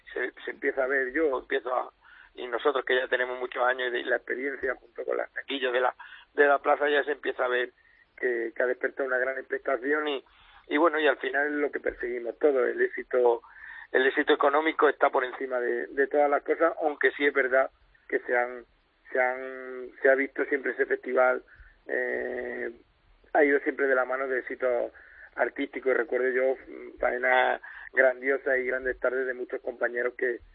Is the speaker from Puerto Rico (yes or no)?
no; Region of Murcia, Spain; siento muy orgulloso de todo lo que pasa en mi tierra